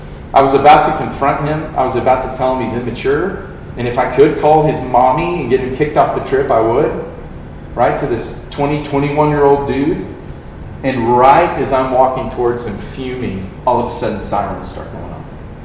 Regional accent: Wichita Falls, Texas, United States; Now, I'm from Wichita Falls, aforementioned Wichita Falls. We see tornadoes. North Texas, I've been through some tornadic activity.

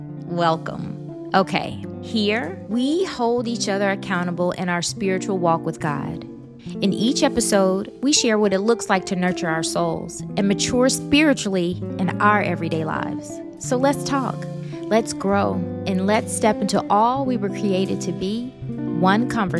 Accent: Birmingham, Alabama, United States; We grew up together in Birmingham, Alabama

